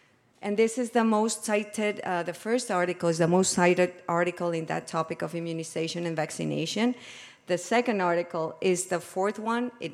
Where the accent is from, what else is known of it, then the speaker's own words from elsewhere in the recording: Colombia; Also because I come from Colombia, a country in development, and I worked as a doctor there